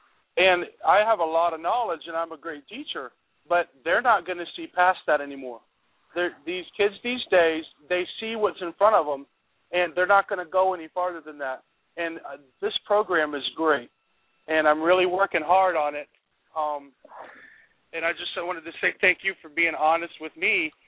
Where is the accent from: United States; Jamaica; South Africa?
United States; Sebring, Florida; I'm from Sebring, Florida.